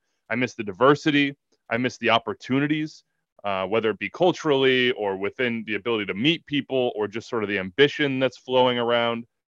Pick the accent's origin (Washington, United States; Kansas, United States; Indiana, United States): Kansas, United States; Wichita; And I'm from Wichita, Kansas, and I went to KU and I lived here for a year.